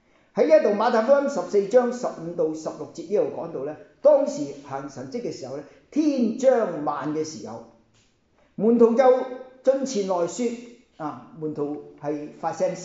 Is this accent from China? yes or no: yes; China; 其實呢句説話咧，亦都係我哋中國人好熟嘅